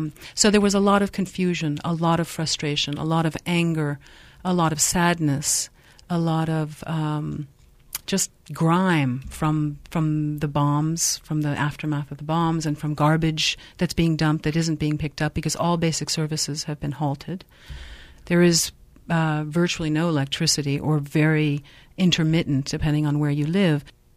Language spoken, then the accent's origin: English; United States; And as an American, I was really feeling quite sheepish to meet them, but I needed to.